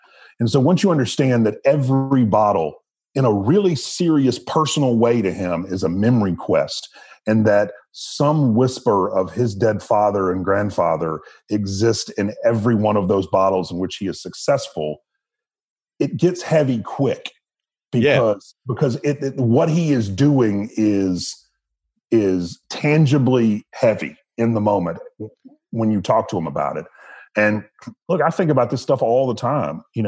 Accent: Southern United States, United States; this idea of living with ancestors and with ghosts is certainly a daily part of life growing up in the South.

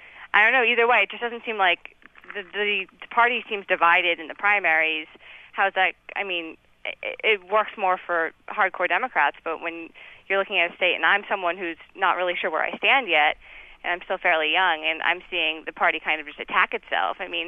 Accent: Connecticut, United States; And, I mean, I grew up in Connecticut, so I very rarely saw ads for any election

